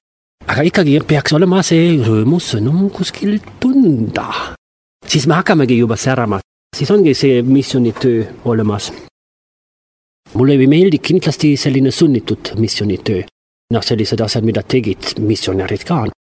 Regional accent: Belgium; Estonian is a second language; Minu kodumaal on Belgias

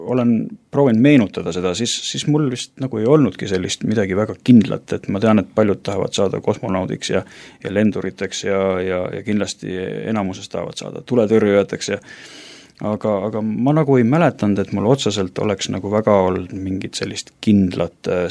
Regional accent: Tallinn, Harju County, Estonia; Mina olen pärit Tallinnast ja tegelikult juured pigem viivad Hiiumaale, aga pärit siis jah, ikkagi Tallinnas, sündinud Tallinnas, enam jaalt siis ikkagi nagu üles kasvanud ka seal kogu minu lapsepõlv ja see pärineb Tallinnast Nõmmelt. Selline väga tore rahulik koht üleskasvamiseks

